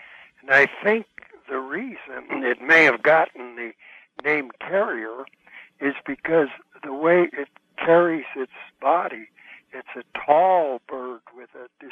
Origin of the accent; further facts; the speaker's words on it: La Crosse, Wisconsin, United States; born there; I was born in La Crosse, Wisconsin on November 11th, 1910.